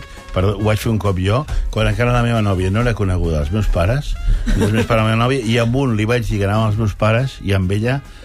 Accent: Catalonia, Spain; Som catalans, Som catalans

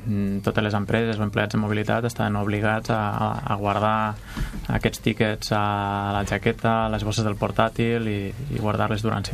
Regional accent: Catalonia, Spain; l'equip que vam crear l'empresa Som de les Terres de l'Ebre

